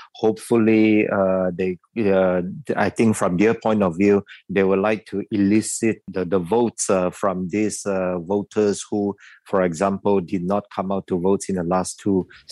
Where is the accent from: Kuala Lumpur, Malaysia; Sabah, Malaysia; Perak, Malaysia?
Sabah, Malaysia; I'm from Sabah, for example.